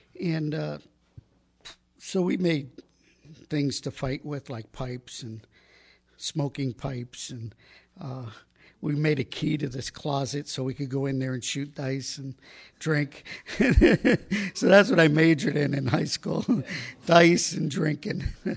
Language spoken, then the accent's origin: English; New Jersey, United States; So when I was younger, I grew up in Jersey.